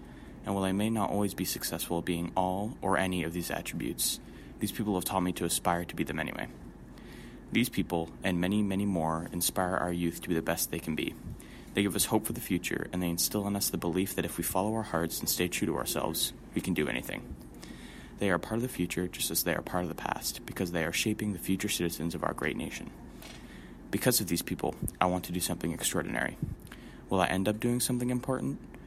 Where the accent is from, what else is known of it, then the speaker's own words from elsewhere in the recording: Caribou, Maine, United States; she grew up in my hometown of Caribou, Maine.